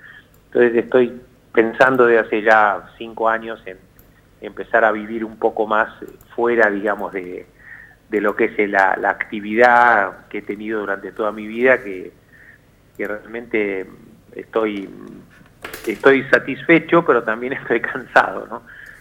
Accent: Argentina; Uno, esté donde esté, siempre sigue siendo argentino

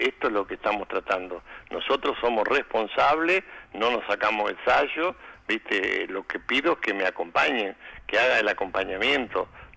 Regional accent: Argentina; eso te demuestra cómo somos los argentinos.

